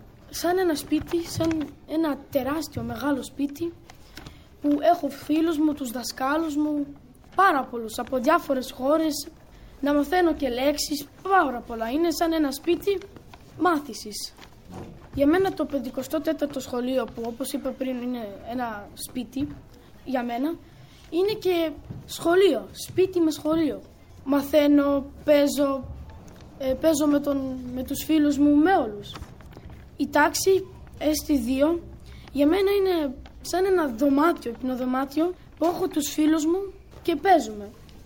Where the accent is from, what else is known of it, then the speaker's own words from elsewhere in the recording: Romania; Greek is a second language; now in Greece; είμαι από τη Ρουμανία.